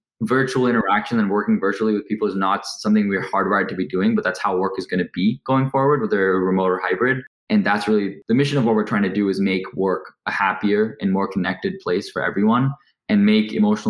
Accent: India; also born or lived in Dubai, UAE / Hong Kong; now in United States; So I'm Indian. I'm from India. I was born in Dubai, then moved to Hong Kong, then moved to India, then moved to the US, where I studied computer science at UCLA.

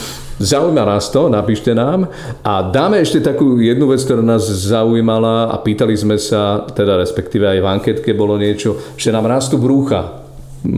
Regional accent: Spiš, Slovakia; ako sa hovorí u nás na Spíši

